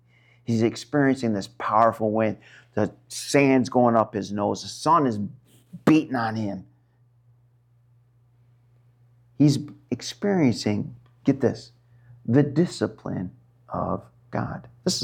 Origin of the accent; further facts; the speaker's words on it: Rochester, New York, United States; I can still remember growing up in Rochester, New York.